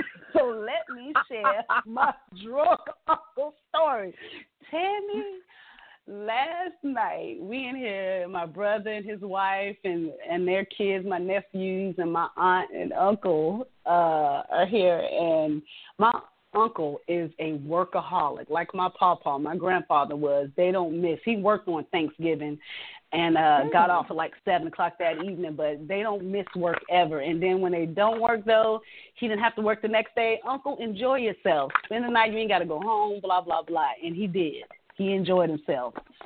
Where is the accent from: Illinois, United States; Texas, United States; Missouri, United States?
Texas, United States; I grew up in Texas, which UT, Texas football, you know, is big like it is in Ohio.